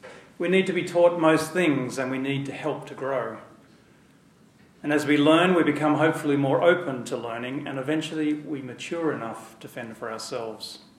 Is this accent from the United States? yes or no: no; Australia; In my home country of Australia, there is vast deserts.